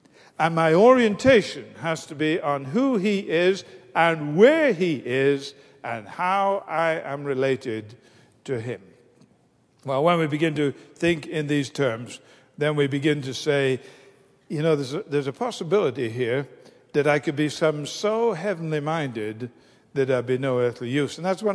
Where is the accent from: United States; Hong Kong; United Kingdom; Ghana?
United Kingdom; England; In the little church where I grew up in England